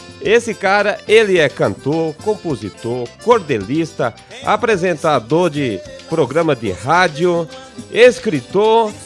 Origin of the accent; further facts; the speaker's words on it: Taperoá, Paraíba, Brazil; pela rádio Taperoá FM, na minha terra natal. É isso aí, lá no estado da Paraíba, minha Taperoá querida.